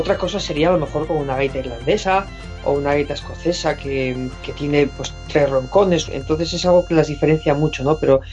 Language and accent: Spanish; Avilés, Asturias, Spain; Sí, yo vivo, nací aquí en Asturias y vivo en Asturias, en la ciudad de Avilés.